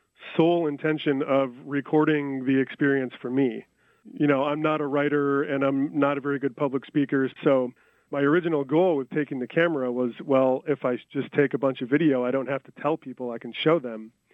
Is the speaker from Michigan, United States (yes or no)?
yes; Grand Rapids, Michigan, United States; of Grand Rapids and the area. You know, it's cool to be able to bring in some of the artists from my hometown, my home area.